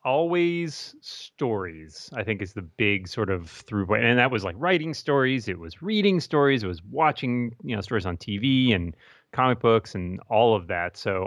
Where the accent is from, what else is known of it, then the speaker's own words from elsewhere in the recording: Massachusetts, United States; Pretty much. I was born outside of Boston. Grew up in the same place, basically. Went to school in Western New York with a brief stint. I studied abroad in Scotland for a little while.